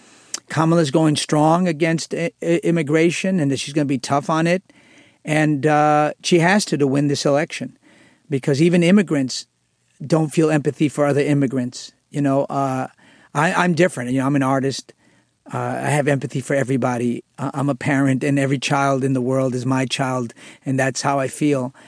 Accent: Queens, New York, United States; when I was growing up in Jackson Heights, Queens, a scrawny little wannabe gangster

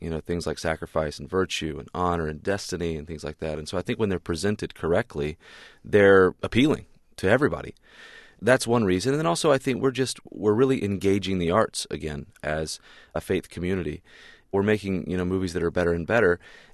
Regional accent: the South, United States; Certainly, I was raised in the South, you know, Christian home and family.

